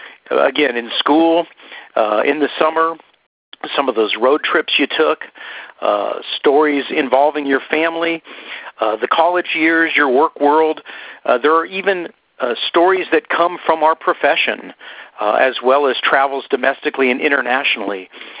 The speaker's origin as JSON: {"language": "English", "town": "Berkeley", "region": "California", "country": "United States", "said": "And hearing that I'm from Berkeley, California, you might presume that I, too, am singing about wacky tobacco."}